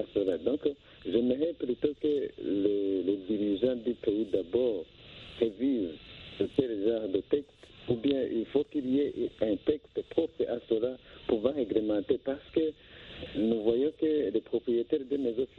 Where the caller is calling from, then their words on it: Bujumbura, Bujumbura Mairie, Burundi; Ok, chez nous au Burundi c'est vraiment catastrophique.